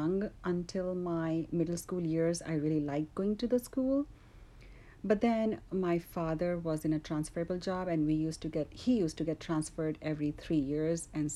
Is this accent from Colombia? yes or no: no; India; I grew up in India, and in India, almost everyone is religious. So in my family, we were all religious.